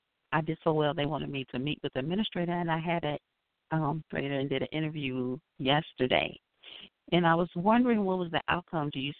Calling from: Illinois, United States; I'm calling from Illinois.

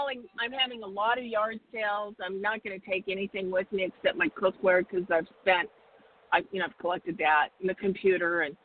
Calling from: Arizona, United States; And from Arizona.

